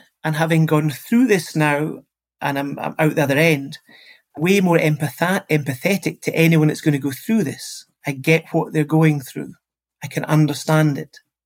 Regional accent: Scotland, United Kingdom; you and I grew up in Scotland, I'm older than you

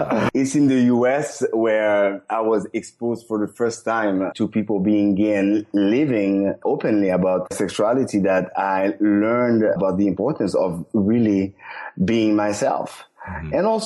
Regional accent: Haiti; now in United States; growing up in Haiti, being gay

